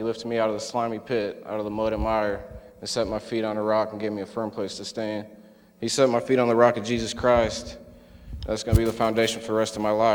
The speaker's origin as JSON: {"language": "English", "region": "Indiana", "country": "United States", "said": "I'm 26 from Northwest Indiana up by Lake Michigan."}